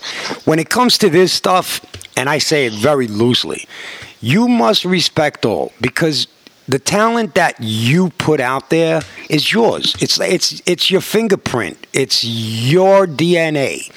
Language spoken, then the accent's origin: English; New York, United States; Of course, I'm a New Yorker. I say New York.